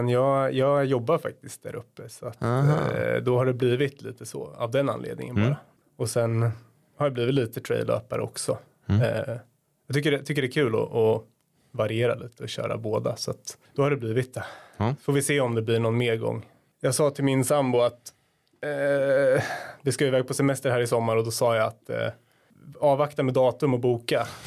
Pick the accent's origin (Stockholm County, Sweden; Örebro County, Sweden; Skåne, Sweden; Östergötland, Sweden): Örebro County, Sweden; Hallsberg; jag är uppvuxen i Hallsberg och höll på med alla möjliga idrotter som liten.